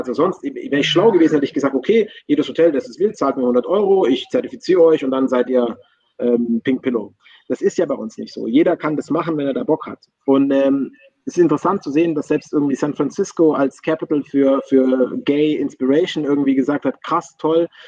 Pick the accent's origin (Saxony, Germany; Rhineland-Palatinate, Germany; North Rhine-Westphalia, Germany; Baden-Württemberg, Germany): Baden-Württemberg, Germany; Reutlingen; moved away as an adult; now in Berlin, Germany; Ich bin ja tatsächlich als Schwabe, ich wollte immer weit weg aus der Heimatstadt.